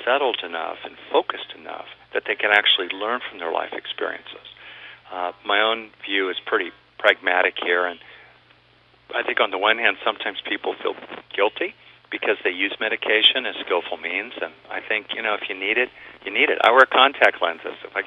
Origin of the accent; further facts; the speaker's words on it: California, United States; I grew up in California, all right